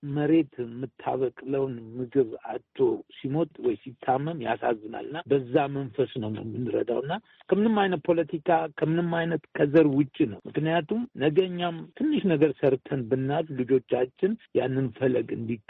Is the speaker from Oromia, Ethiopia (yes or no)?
yes; Sebeta, Oromia, Ethiopia; እኔ ራሴ ሰበታ ነኝ።